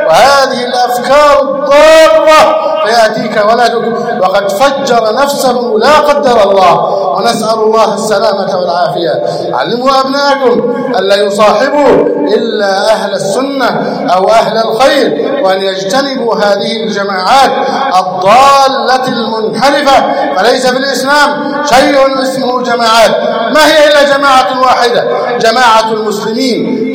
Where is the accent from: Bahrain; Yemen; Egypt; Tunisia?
Egypt; اللهم احفظ بلدنا مصر، اللهم احفظ مصرنا